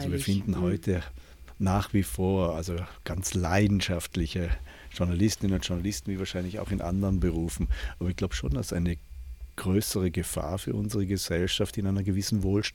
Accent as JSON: {"language": "German", "region": "Tyrol", "country": "Austria", "said": "Nein, ich bin Tiroler."}